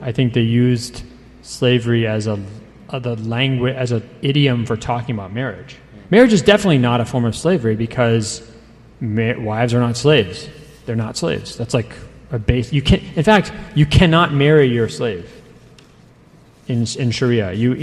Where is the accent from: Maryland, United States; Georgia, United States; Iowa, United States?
Maryland, United States; Chevy Chase; I was raised in Washington, D.C. suburbs.